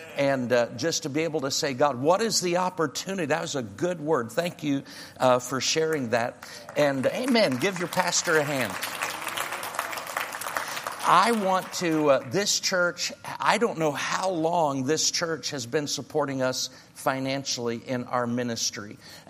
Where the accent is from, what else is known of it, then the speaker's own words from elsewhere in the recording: Indiana, United States; We're from, no, not Boston. We're from Indiana.